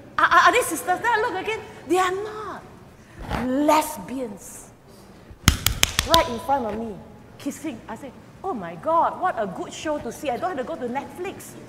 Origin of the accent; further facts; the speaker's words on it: Philippines; And you all know, as Filipino, Intramural is a historical site.